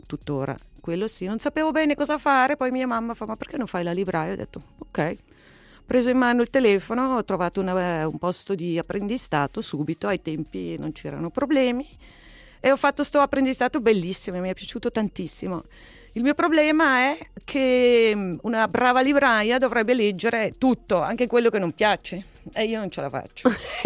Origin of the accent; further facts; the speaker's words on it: Aargau, Switzerland; born there; Italian is a second language; Io sono nata in Canton Argovia, ho fatto un apprendistato a Zurigo